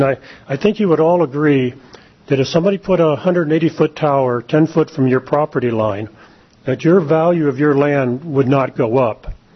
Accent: Big Lake, Alaska, United States; I'm from the Big Lake area.

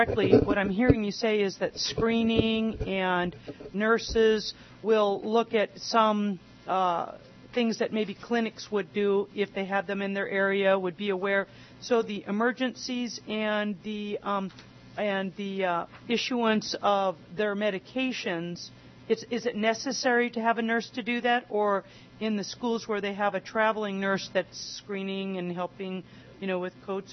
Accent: Alaska, United States; And, I was raised in Alaska, and we didn't have a school nurse

